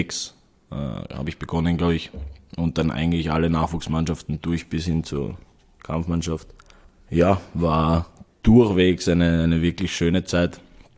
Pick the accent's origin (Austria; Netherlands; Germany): Austria; Vienna; ich aufgewachsen bin in Hütteldorf